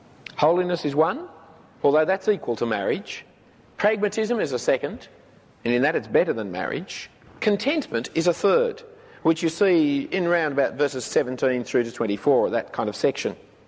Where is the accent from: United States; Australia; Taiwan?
Australia; I'm a printer's son. It is not accidental that I'm an Australian. It is not accidental that I grew up in the eastern suburbs.